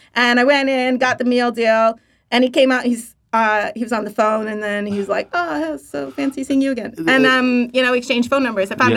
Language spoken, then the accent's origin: English; New York, United States; now in New Zealand; And I've been in New Zealand for about 9 years, I want to say, on and off. But I'm from New York.